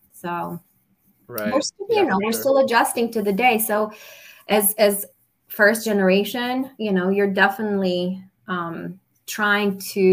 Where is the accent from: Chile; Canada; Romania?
Romania; moved away as an adult; now in Maryland, United States; I was born in Romania, so very different childhood than probably a few agents in Maryland that were probably born and raised here. So I went all the way through high school in Romania, and I moved here with my family back in 1989